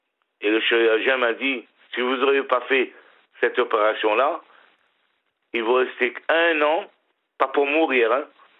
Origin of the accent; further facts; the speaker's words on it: Réunion, France; parce que je suis réunionnais, je parle créole aussi, hein.